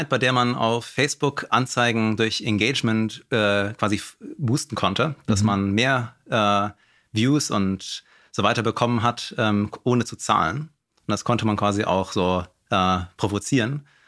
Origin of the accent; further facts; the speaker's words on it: Heidelberg, Baden-Württemberg, Germany; Ich komme aus Heidelberg.